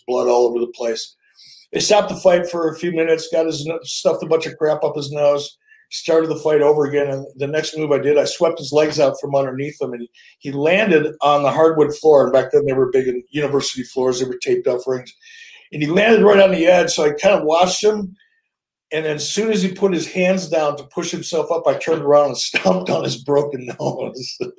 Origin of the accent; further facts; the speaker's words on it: Minnesota, United States; And he was from Wisconsin, I was from Minnesota.